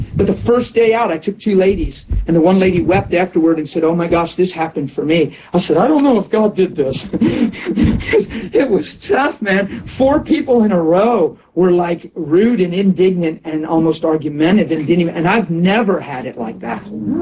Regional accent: Pennsylvania, United States; I said, I'm from Pennsylvania. I may never see you again, but Jesus loves you.

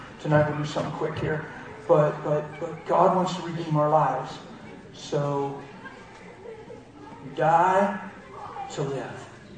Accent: Pennsylvania, United States; I'm from Pennsylvania. Do you know that? Do you know I live in Pennsylvania?

